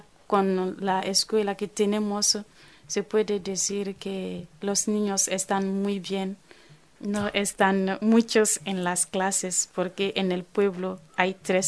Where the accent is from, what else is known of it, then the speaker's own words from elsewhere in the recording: Burkina Faso; Spanish is a second language; ahora somos 5 hermanas africanas, todas de Burkina Faso.